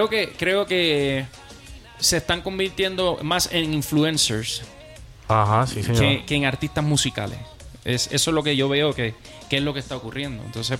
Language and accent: Spanish; Puerto Rico; now in Texas, United States; es un joven de Puerto Rico. Venimos de Puerto Rico. Actualmente estamos viviendo en Estados Unidos, en el estado de Texas.